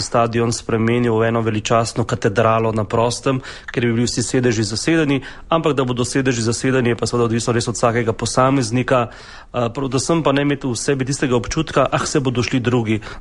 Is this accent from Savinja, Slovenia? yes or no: no; Maribor, Drava, Slovenia; Zdaj, kot Mariborčan, lahko rečem